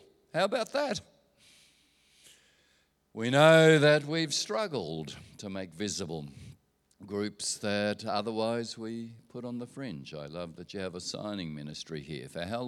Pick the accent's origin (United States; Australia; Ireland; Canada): Australia; And I grew up in Australia where if a woman married, she had to retire from the public service.